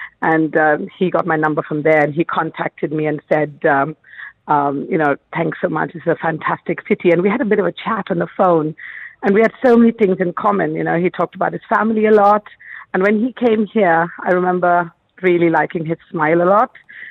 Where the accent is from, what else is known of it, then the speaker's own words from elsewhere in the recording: Bangalore, Karnataka, India; now in United States; And he could never have known that my hometown is Bangalore, which is where I'm from.